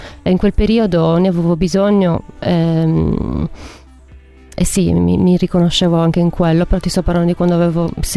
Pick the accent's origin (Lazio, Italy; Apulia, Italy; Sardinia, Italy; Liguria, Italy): Sardinia, Italy; Carbonia; della mia città natale, Carbonia.